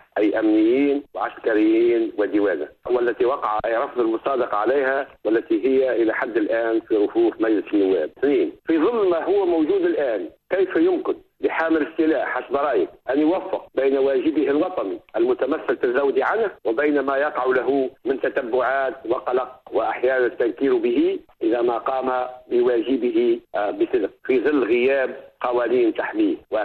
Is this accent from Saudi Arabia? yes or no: no; Tunisia; كتونسيين وكشعب تونس